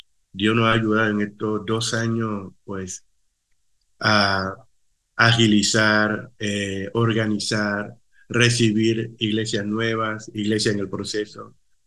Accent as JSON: {"language": "Spanish", "country": "Panama", "lives_now": "Maryland, United States", "said": "soy panameño, mi esposa es guatemalteca."}